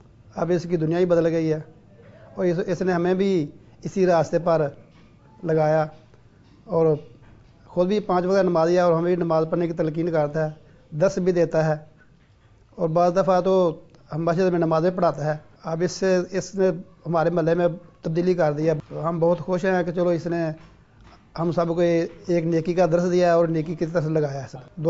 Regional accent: Gujranwala, Punjab, Pakistan; میں گجرانہ والا شہر کا رہنے والا ہوں. ہمارا محلہ کھوکھر کی ہے

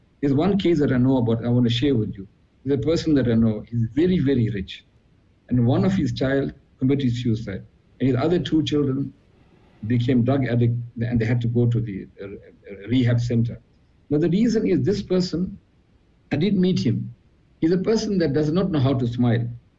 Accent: South Africa; this person introduced me, that I'm from South Africa

